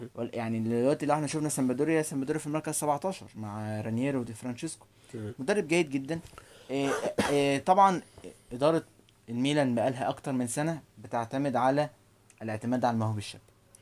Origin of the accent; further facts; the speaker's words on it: Egypt; عندنا في مصر